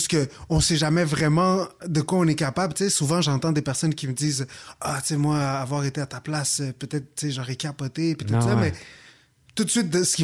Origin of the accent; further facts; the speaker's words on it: Guatemala; je viens du Guatemala, j'ai pas vraiment d'amis là-bas